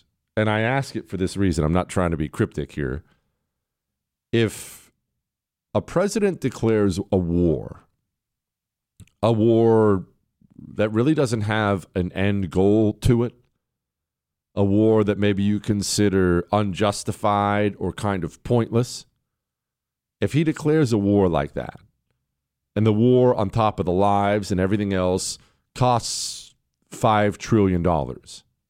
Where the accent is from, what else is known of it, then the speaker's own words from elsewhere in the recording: United States; I realize we have a bunch of foreigners listening too, but I'm just speaking as an American